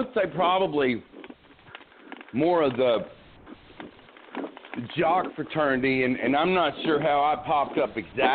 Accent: Hendersonville, Tennessee, United States; I was born here. I mean, so if they'd have named it, Mustache City, I'd still stay here, right? I grew up in Hendersonville

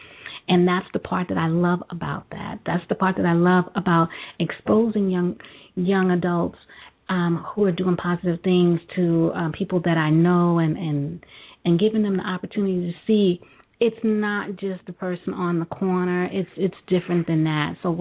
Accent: Brooklyn, New York, United States; also born or lived in Delaware; Yes, and I'm originally from Brooklyn as well.

